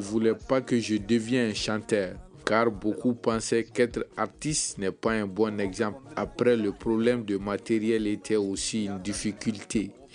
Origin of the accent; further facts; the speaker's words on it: Kapala, Koutiala, Mali; je viens de Kapala, dans la région de Kuchala, précisément à 22 km de Kuchala, juste après le poste en partance vers Sikasso.